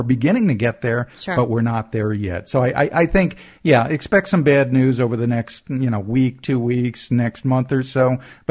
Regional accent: East Coast, United States; Growing up on the East Coast, I know two things.

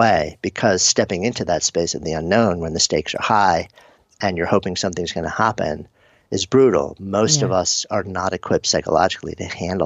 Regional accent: New York, United States; But, and plus I'm a New Yorker, so.

